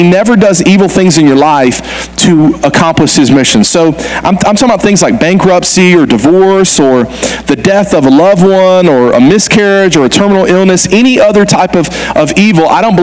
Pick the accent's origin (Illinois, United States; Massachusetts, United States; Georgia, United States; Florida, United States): Georgia, United States; I told you I grew up in South Georgia, and I grew up in South Georgia in the 90s, which naturally makes me a 90s country music fan.